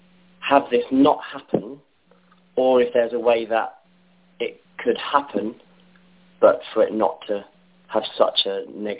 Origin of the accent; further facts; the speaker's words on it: London, United Kingdom; I'm from London.